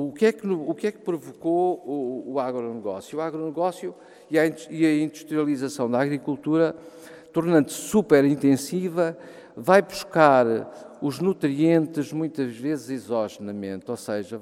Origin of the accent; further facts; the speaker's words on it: Portalegre, Alentejo, Portugal; No caso, por exemplo, da minha terra, que é Porto Alegre